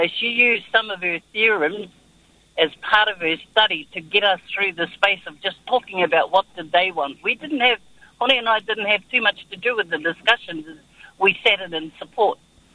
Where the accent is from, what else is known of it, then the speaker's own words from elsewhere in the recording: Tuakau, Waikato, New Zealand; I was born in Tuakau, Pukekohe, brought up in the Tuakau in the Port Waikato district for the majority of my life. Educated in Maramarua as a primary school, went through to Hauraki College